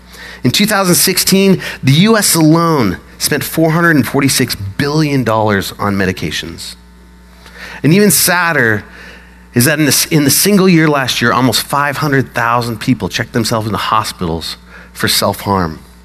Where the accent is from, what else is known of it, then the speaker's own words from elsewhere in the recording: Colorado, United States; now in Portland, United States; I'm from Colorado, and we don't get that many snowy days in Portland